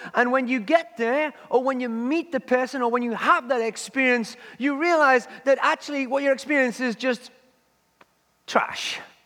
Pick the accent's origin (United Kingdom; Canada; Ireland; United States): United Kingdom; England; When I was a kid growing up in England